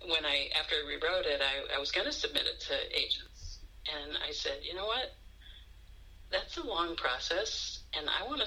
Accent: Weston, Massachusetts, United States; it's based loosely on this area near where I grew up, which is I grew up in Weston, but Newton, Mass.

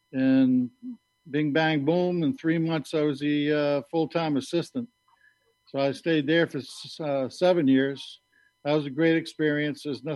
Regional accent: Maine, United States; So, well, I'm originally from Warrino. I grew up there. My mom and dad were both teachers, one in Bangor and one actually ended up working for the state in the education department.

